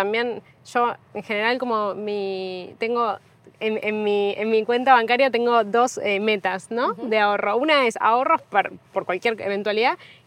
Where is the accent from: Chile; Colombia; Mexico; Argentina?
Argentina; moved away as an adult; also born or lived in Amsterdam; now in Spain; que soy argentina, que vivo en España desde 2020. Uh-huh. Antes de eso había emigrado ya de Argentina y estaba viviendo en Ámsterdam.